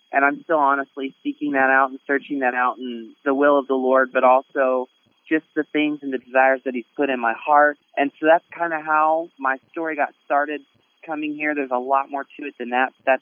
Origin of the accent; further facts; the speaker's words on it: Arkansas, United States; So I'm originally from Arkansas, and I went to University of Central Arkansas there, where I met my now wife.